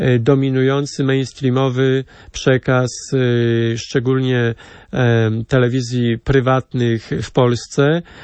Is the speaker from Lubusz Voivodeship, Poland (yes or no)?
yes; Krosno Odrzańskie, Lubusz Voivodeship, Poland; Natomiast ziemia lubuska, ja pochodzę z Krosna Odrzańskiego, przepięknego miasta położonego na Błoniach nad Odrzańskich.